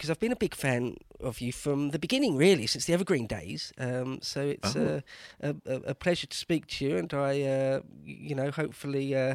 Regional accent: London, United Kingdom; accent: East London/Essex; my mother was English or English Welsh, so yeah, and I was born and raised in and around the Greater London area.

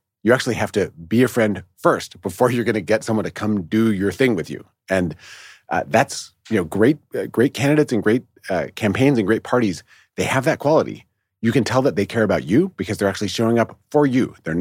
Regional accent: Wisconsin, United States; All right. So I grew up in Wisconsin, which has this this amazing, you know, century and a half long tradition of organizing, of progressive change, and of contending with a far right wing movement.

